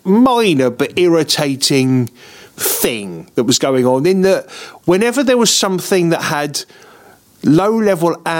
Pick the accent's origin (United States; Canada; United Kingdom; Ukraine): United Kingdom; And because I'm British